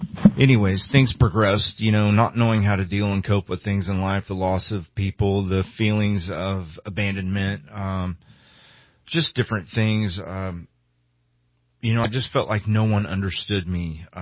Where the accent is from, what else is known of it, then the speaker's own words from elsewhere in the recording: St. Louis, Missouri, United States; born there; I was born in 1975 in St. Louis, Missouri.